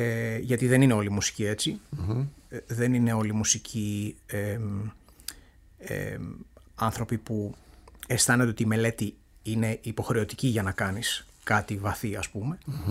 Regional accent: Greece; ήξερε ότι εγώ είμαι από την Ελλάδα, τα είχαμε κουβεντιάσει αυτά

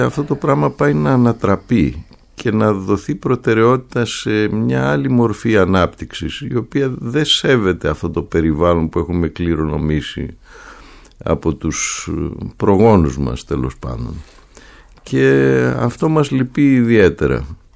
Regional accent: Northern Greece, Greece; παρότι είμαι Βορειοελλαδίτης

